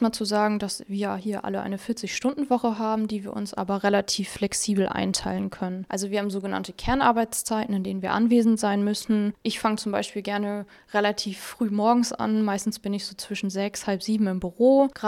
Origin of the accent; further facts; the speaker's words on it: Stade, Lower Saxony, Germany; ich bin 24 Jahre alt, ich komme gebürtig aus Stade.